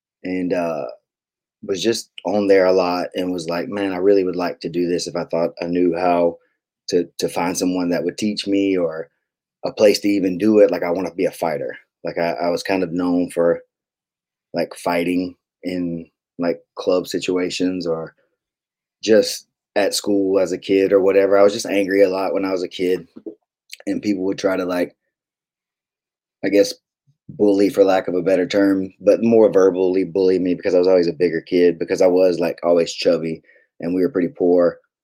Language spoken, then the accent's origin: English; Bainbridge, Georgia, United States; I was in this town called Bainbridge, Georgia. That's where I grew up. It's my hometown. It's a pretty small town.